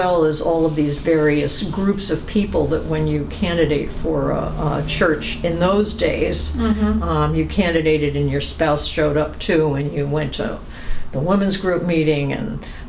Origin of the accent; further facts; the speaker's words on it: New York, United States; also born or lived in Paterson, United States; I was born in Paterson, New Jersey. … My father was an immigrant from Germany when he was about 10. So I'm sort of first-generation American. Had a pretty typical childhood in suburban New York